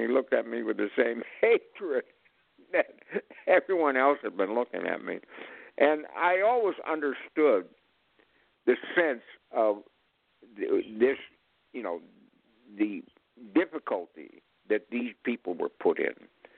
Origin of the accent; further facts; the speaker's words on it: Chicago, Illinois, United States; He was from Chicago. I was from Chicago.